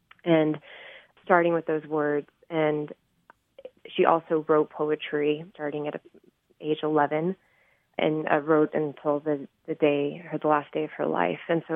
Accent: Houston, Texas, United States; growing up in Houston, I just wasn't aware. Like, we didn't take the train as a kid.

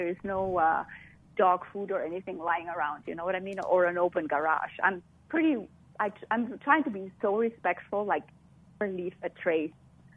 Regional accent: Switzerland; I'm from Switzerland.

